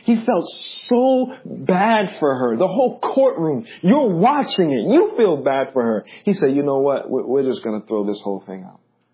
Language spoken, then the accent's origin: English; Rhode Island, United States; I was watching this video, and it's actually from my hometown of Rhode Island